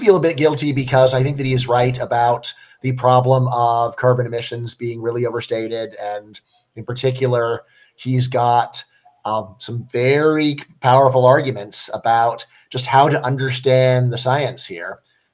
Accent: Northridge, California, United States; So I was growing up in Northridge, California.

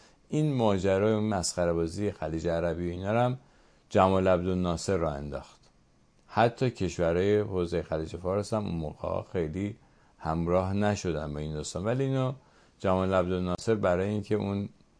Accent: Iran; به عنوان یه ایرانی که بالاخره یه وقتی یه 7-8-10 سالی از وقت و زندگی عمرم گذاشتم توی این کار

